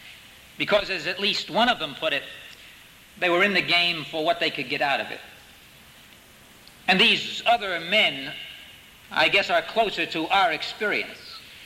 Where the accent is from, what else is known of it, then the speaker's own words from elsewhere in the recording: New York City, New York, United States; For when I was a boy growing up in New York City, sitting in the peanut gallery of the Yankee Stadium